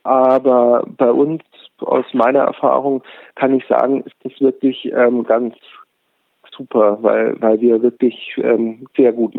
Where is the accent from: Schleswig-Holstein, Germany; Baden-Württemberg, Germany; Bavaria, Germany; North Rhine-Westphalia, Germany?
Bavaria, Germany; Munich; Also ich komme aus München und da ist mir keine Kaiserpinguinkolonie bekannt.